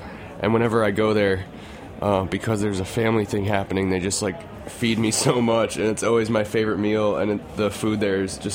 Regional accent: Great Barrington, Massachusetts, United States; So when I was growing up in Great Barrington, Massachusetts, which is it's kind of like the whole county, Berkshire County, is based around tourism a lot

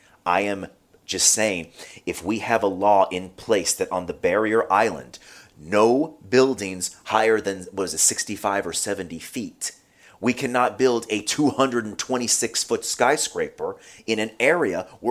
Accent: Hollywood, Florida, United States; because I grew up on Hollywood Beach.

